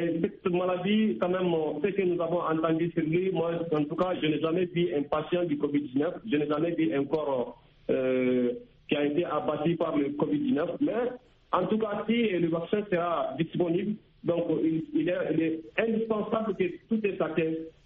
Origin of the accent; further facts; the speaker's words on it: Mali; très très bien, je suis au Mali actuellement.